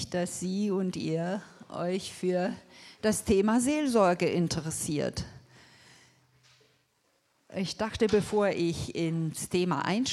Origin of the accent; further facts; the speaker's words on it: Lörrach, Baden-Württemberg, Germany; Ich komme aus Lörrach. Das ist 2 Stunden weg, Vorort von Basel.